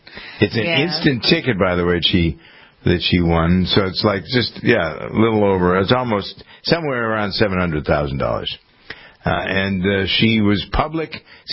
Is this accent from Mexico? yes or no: no; Framingham, Massachusetts, United States; something from Framingham, my hometown